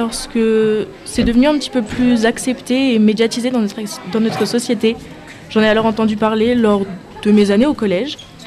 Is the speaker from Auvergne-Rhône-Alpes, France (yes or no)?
yes; Taninges, Auvergne-Rhône-Alpes, France; je viens de Taninges et je suis en première générale au lycée Frison Roche.